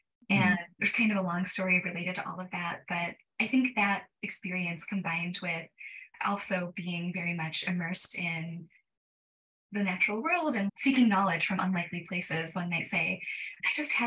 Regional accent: Ohio, United States; now in Boston, United States; I'm not from the place where I currently live. I grew up in Ohio, but I currently live in Greater Boston.

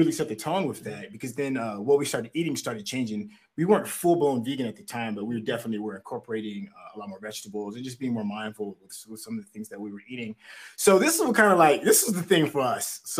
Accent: Tennessee, United States; I grew up in Tennessee. I lived in the South my whole life.

